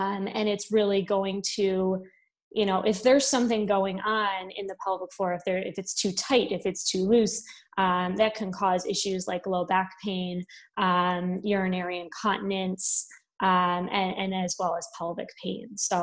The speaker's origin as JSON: {"language": "English", "town": "Gates", "region": "New York", "country": "United States", "tie": "born or raised there", "said": "Yeah, so I'm originally from Rochester, so I circled back here."}